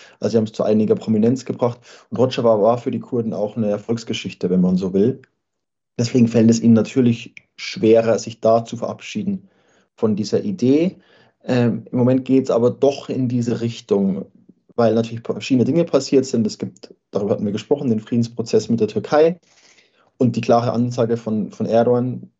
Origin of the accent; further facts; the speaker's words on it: Bavaria, Germany; ich komme aus Bayern